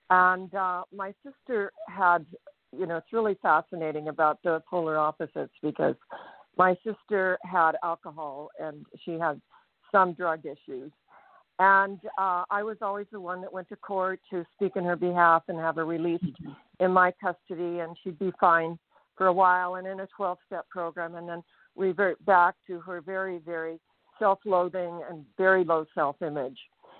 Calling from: Desert Hot Springs, California, United States; And I am speaking from Desert Hot Springs, California.

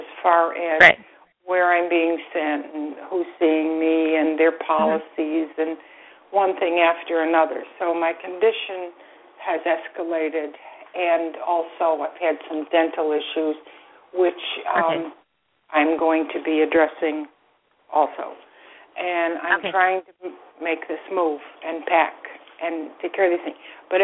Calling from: Florida, United States; I'm calling you from Florida.

